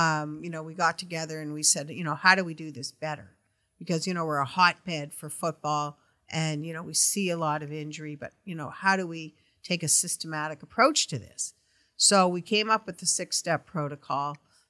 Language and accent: English; Canada; now in United States; I'm Canadian, so I grew up with a lot of good hockey.